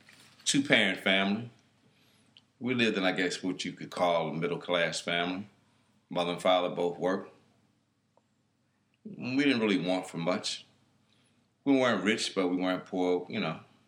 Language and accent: English; Philadelphia, Pennsylvania, United States; So here I was stationed in Virginia, and I'm from Philadelphia.